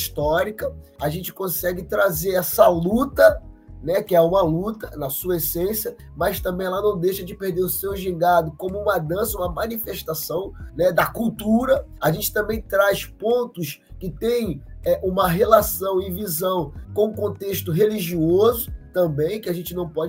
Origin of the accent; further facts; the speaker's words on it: Duque de Caxias, Rio de Janeiro, Brazil; Eu sou de Duque de Caxias, da Baixada Fluminense, né? Um homem periférico, homem preto